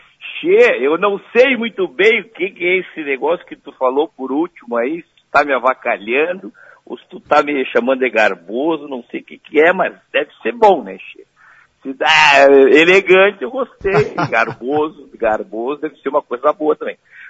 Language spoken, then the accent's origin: Portuguese; Uruguaiana, Rio Grande do Sul, Brazil; aí eu me lembro das temporadas de férias, quando eu era piá lá em Uruguaiana.